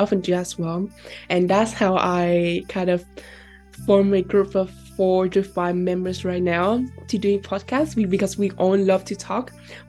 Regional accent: Indonesia; English is a second language; Kept like introducing yourself, like, oh, I'm come from Indonesia and this is like my portfolio data.

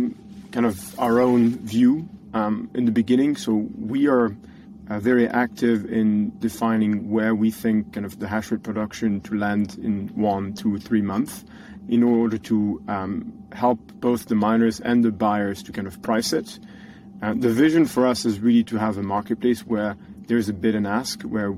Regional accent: Switzerland; Yeah, so I'm actually from Switzerland, so quite remote from a big Bitcoin mining country

